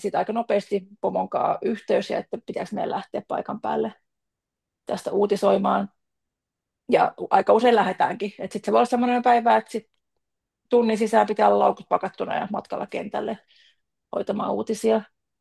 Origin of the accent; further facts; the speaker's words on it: Espoo, Uusimaa, Finland; Joo, mä opiskelin siis yläasteella, mä oon Espoosta kotoisin